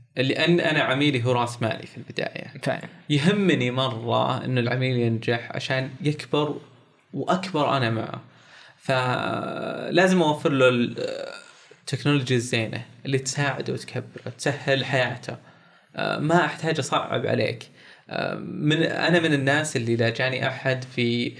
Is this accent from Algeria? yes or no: no; Riyadh, Riyadh Province, Saudi Arabia; منتشر عندنا في الرياض في الوقت الحالي